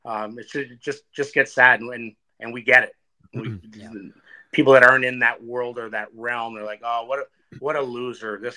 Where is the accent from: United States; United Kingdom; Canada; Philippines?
Canada; Ottawa, Ontario; from Ottawa, Ontario.